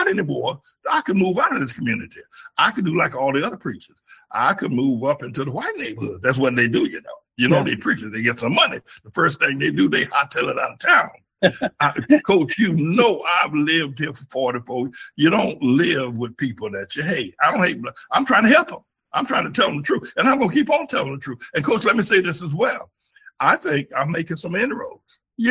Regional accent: North Carolina, United States; I grew up in North Carolina. I grew up Jim Crow.

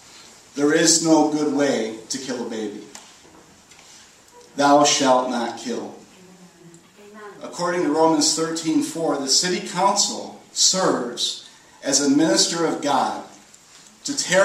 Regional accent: Oakfield, New York, United States; also born or lived in Batavia; I was born in Batavia, raised in Oakfield

